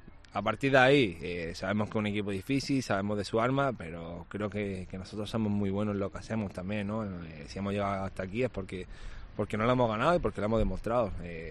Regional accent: Andalusia, Spain; Al final, es también andaluz, yo también soy andaluz.

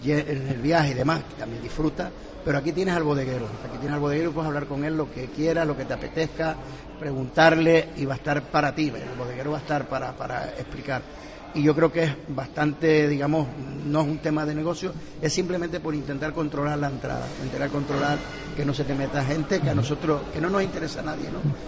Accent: Canary Islands, Spain; el enemigo más importante que tenemos de los vinos canarios somos los canarios

